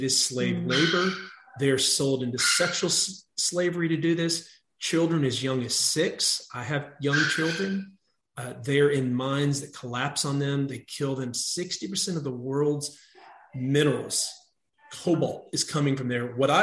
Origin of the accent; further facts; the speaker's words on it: Texas, United States; whether it's my home state of Texas, who's gone all in for renewables